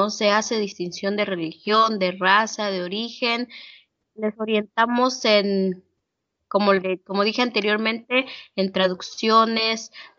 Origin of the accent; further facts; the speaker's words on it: Tenejapa, Chiapas, Mexico; now in Tampa, United States; Soy originaria de Tenejapa. Mis papás y mis hermanos viven en San Cristóbal y nosotros vivimos en Tampa, Florida. Mi esposo, mis dos hijos y yo vivimos en Tampa, Florida.